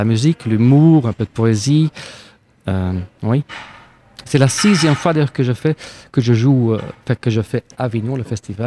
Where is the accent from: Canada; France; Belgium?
Belgium; Antwerp, Flanders; first language Flemish; French is a second language; Je viens du nord de la Belgique, Anvers, et là, spreekt men Vlaams. On parle le flamand.